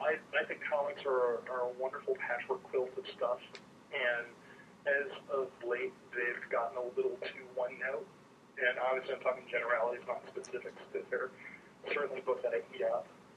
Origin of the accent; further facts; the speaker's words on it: Timberlake, United States; I grew up here in Timberlake, so it's great to be able to serve the community I grew up